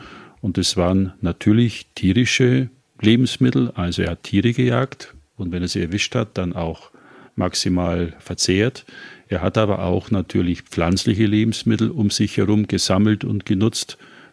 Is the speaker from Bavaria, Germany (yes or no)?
yes; Bavaria, Germany; Ich bin ja auch in Bayern aufgewachsen, sozialisiert worden mit viel Wurst und Fleisch